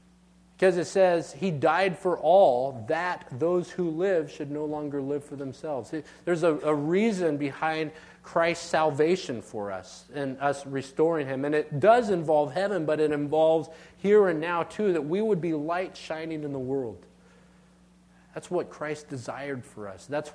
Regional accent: United States; This is the hard part for me personally, because I'm an American, and that comes with a lot of things.

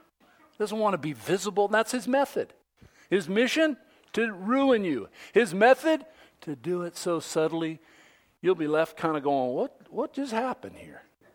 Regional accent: San Leandro, California, United States; I grew up in the Bay Area in San Leandro.

